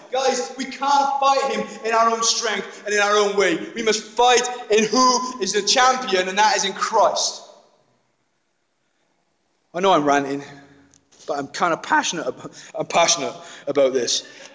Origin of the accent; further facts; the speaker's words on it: United Kingdom; We're so British that we don't do that.